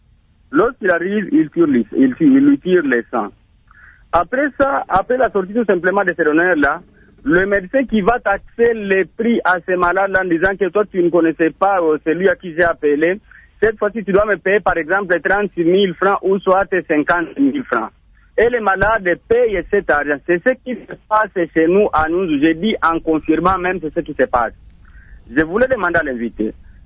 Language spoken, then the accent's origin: French; Nyonzou, DR Congo; ici chez nous à Nyonzou, il y a aussi cette association de donneurs du sang